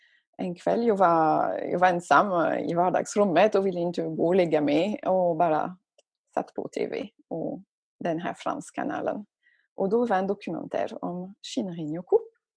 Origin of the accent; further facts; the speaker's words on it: France; Swedish is a second language; moved away as an adult; now in Sweden; Du sa att jag kommer från Frankrike, så jag är fransyska. Men jag har bott i Sverige i... Och jag vill inte räkna längre, men det blir nästan 20 år nu.